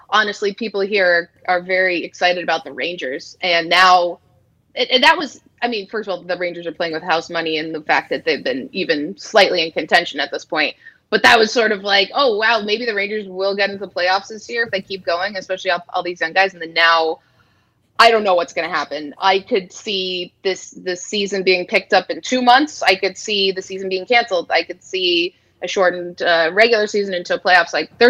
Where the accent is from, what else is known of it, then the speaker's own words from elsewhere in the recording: Toronto, Ontario, Canada; I'm like technically not from there. I'm from Toronto.